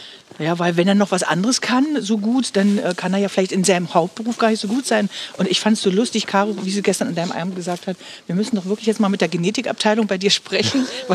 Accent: Stendal, Saxony-Anhalt, Germany; dass man in meiner Geburtsstadt auch mal sagt, Mensch, lass uns doch mal was über dich bringen. Du bist ja schließlich ein Stendaler Kind.

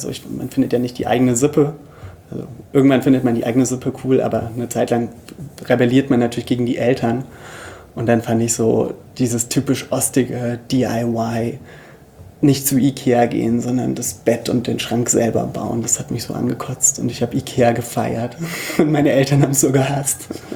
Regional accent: Weimar, Thuringia, Germany; aber ich bin in Weimar groß geworden. Und Weimar ist ja so eine Uni-Stadt.

